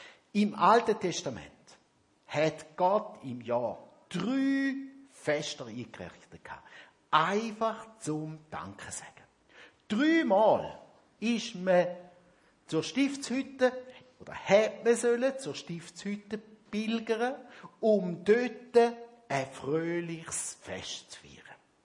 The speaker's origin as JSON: {"language": "German", "country": "Switzerland", "said": "gerade auch als Schweizer, das Gefühl haben, das sei alles auf unserem Mist gewachsen"}